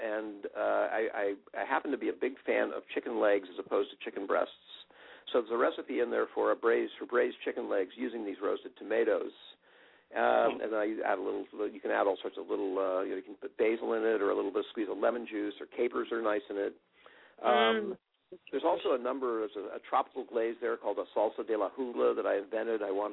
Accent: Berkeley, California, United States; I'm from the Bay Area. I grew up near close to Berkeley. I went to UC Berkeley.

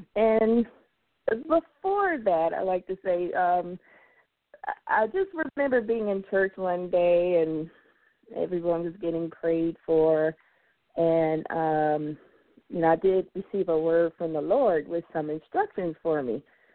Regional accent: Philadelphia, Pennsylvania, United States; So, you know, Philly is my hometown. I'm still here.

